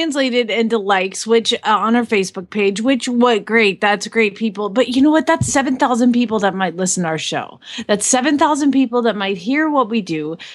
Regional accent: Phoenix, Arizona, United States; from Phoenix, Arizona

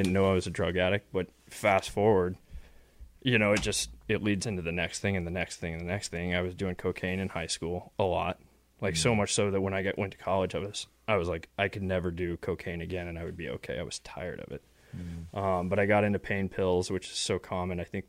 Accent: Texas, United States; I grew up in West Texas, middle class, upper middle class family. Dad's a dentist, mom's a dietitian.

